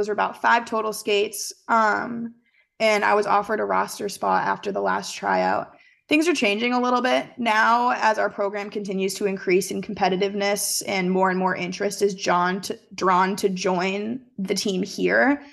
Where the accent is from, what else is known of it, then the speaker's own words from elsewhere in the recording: Northville, Michigan, United States; Well, I'm quote unquote from Northville. My mom went here, so I've always been a Michigan fan.